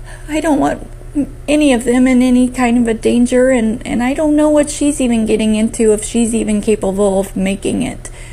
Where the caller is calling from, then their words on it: Indiana, United States; I'm calling from Indiana.